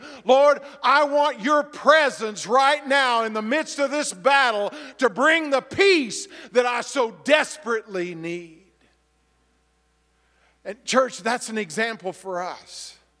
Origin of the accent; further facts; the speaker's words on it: Texas, United States; also born or lived in Arkansas / Alaska; I love deer. I grew up in Texas. There were a lot of white-tailed deer. And then we moved to Arkansas, and there were some deer there. We moved to Alaska, and when I got to Alaska, I was thrilled because we were in southeast Alaska.